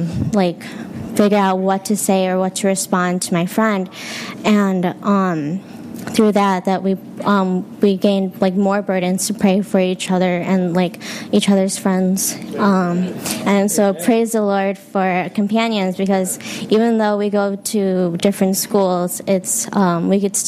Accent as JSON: {"language": "English", "town": "Normal", "region": "Illinois", "country": "United States", "said": "I'm from Normal. I'm doing the internship in Chicago"}